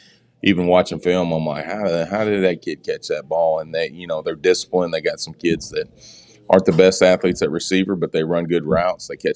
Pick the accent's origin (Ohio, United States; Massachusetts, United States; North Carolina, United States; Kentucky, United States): Kentucky, United States; I'm from Graves County, so me and him have known each other ever since he came to Graves.